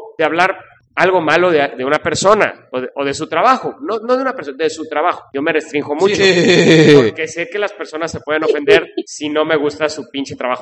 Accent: Mexico; así somos los mexicanos, ahorita, desgraciadamente.

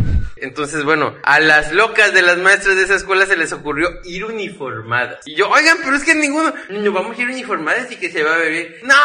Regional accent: Veracruz, Mexico; más que como jarochos levantamos mucho la voz. Uh-huh. Los jarochos hablamos

